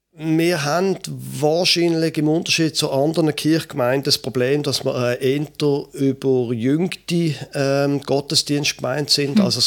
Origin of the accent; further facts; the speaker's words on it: Basel, Basel-Stadt, Switzerland; now in Klettgau, Switzerland; Ich bin in Basel aufgewachsen, hatte nie gedacht, dass ich einmal noch nördlicher wohnen würde als Basel, aber das mache ich jetzt. Ich bin 54 Jahre alt